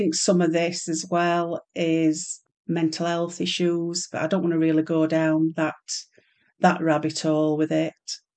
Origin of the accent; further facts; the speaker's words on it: Blackpool, North West England, United Kingdom; I grew up in Blackpool and was on the gay scene as a non-gay